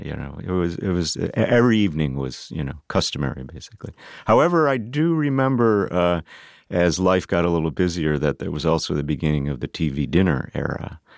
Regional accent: Tonawanda, New York, United States; So I grew up in Western New York near Buffalo, a place called Tonawanda.

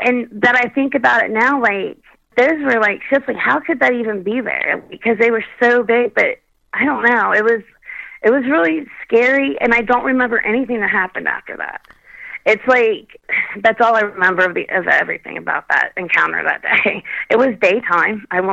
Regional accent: Kentucky, United States; back then, like, I was brought up in Kentucky and stuff, and we just didn't watch TV.

